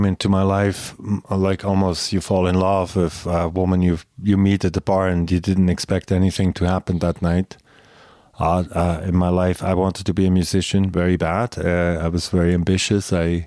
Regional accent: Switzerland; I grew up in Switzerland. Hollywood seemed so far away.

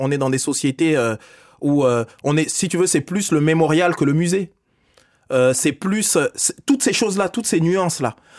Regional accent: Strasbourg, Grand Est, France; also born or lived in Paris; moi, mes racines, elles sont africaines, congolaises. Elles sont 100% africaines et 100% congolaises. Je suis né à Paris, j'ai grandi à Strasbourg. Mes fruits sont 100% français, 100% européens.

